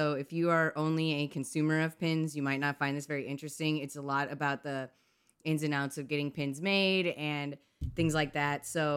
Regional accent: Missouri, United States; I grew up in Missouri. So, like, you swim in, like, lakes and rivers.

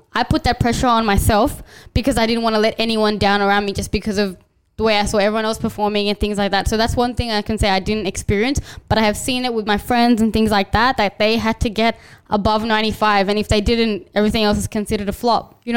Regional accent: Australia; I feel like because I was brought up in Australia, I have maybe a different perspective

